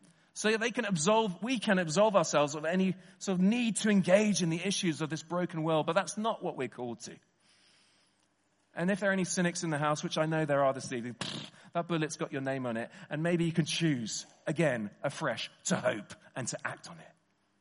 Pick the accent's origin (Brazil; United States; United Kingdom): United Kingdom; England; Let me talk as an Englishman rather than you Welsh folk.